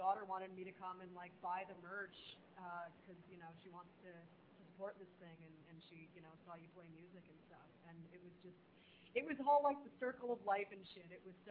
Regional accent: Rochester, New York, United States; When I was 14, I was growing up in Rochester, New York

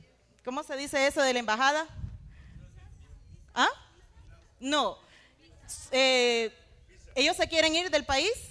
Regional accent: Honduras; reciban de parte de mi pueblo hermano Honduras un abrazo caluroso para el pueblo mexicano

